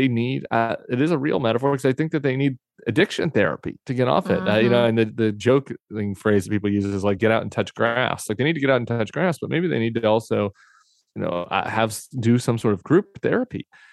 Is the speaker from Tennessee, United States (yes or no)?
no; Colorado, United States; I came from Colorado. I lived in the suburbs and am gay, right?